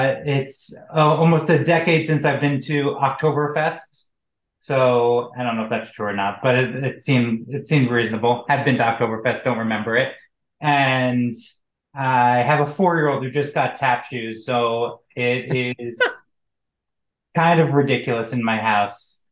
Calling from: Boston, Massachusetts, United States; And I'm coming in from Boston, Massachusetts.

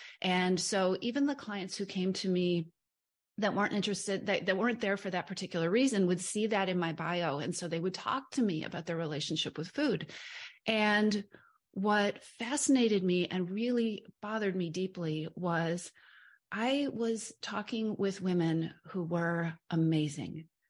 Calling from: Bellingham, Washington, United States; Perfect. I'm joining you from Bellingham, Washington. So if you are in the United States and you drive west until you can't, west until you can't go any farther and north until you can't go any farther, that's pretty much where I am.

